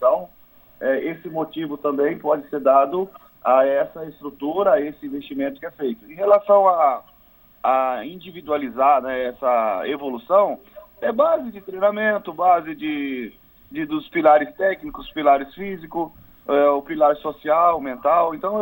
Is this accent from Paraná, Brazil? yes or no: yes; Londrina, Paraná, Brazil; born there; eu estou na minha cidade natal, que é Londrina, aqui no interior do Paraná.